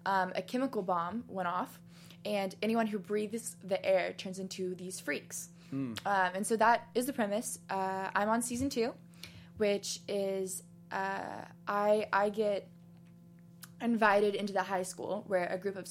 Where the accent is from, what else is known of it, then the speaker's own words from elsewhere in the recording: Texas, United States; So I'm from Texas.